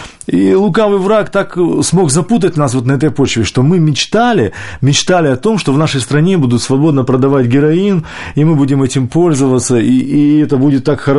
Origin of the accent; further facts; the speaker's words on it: Primorsky Krai, Russia; born there; Я родился в Приморском крае, недалеко от китайской границы, и там всего это было много.